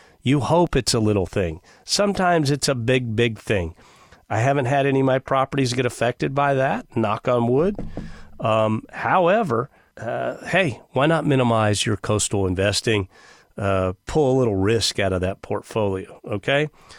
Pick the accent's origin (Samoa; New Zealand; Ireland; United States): United States; Texas; I grew up on the Texas coast. I love the beach.